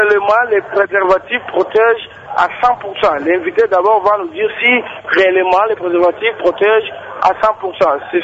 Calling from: Kindu, Maniema, DR Congo; parfois il y a des sensibilisations dans le pays chez nous à Kindu.

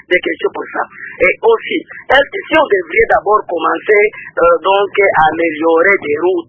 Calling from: North Kivu, DR Congo; Est-ce que ce projet sera aussi chez nous au Nord Kivu, et précisément chez nous à l'Ikale, parce qu'il y a une grande forêt ici.

